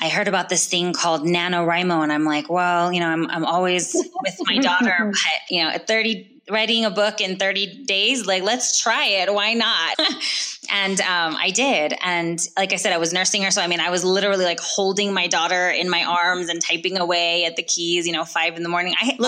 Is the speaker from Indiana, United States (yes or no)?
no; California, United States; And where I grew up in the Imperial Valley, there were no writing workshops, no poetry classes or poetry slams or coffee shops or anything like that.